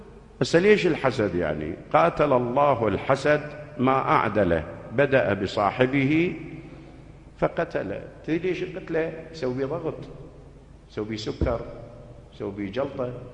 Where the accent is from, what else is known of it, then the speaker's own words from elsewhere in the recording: Najaf, Najaf Governorate, Iraq; accent: Najafi; كانوا يسموهم بلهجتنا الدارجة بالنجف